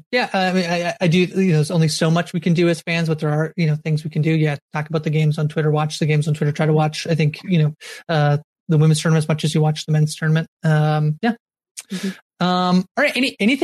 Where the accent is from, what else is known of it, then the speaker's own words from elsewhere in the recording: Canada; I am Canadian and we do not have much of a college culture.